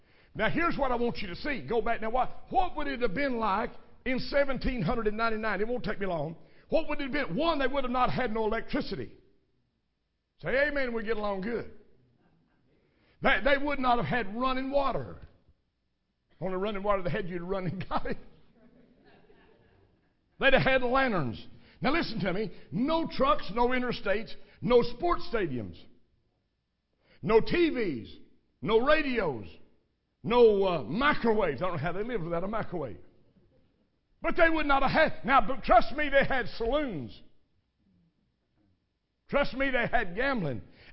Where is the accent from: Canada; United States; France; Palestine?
United States; Crab Orchard, Kentucky; I was born and raised in Crab Orchard, Kentucky, right on 150, right on the Wilderness Trail. Only had one red light and we shot it out.